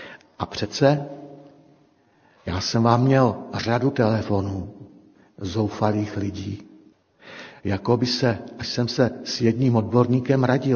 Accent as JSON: {"language": "Czech", "town": "Červený Kostelec", "region": "Hradec Králové Region", "country": "Czechia", "tie": "born or raised there", "said": "já pocházím, jsem rodák Čeleného Kostelce, to je takhle přes kopeček"}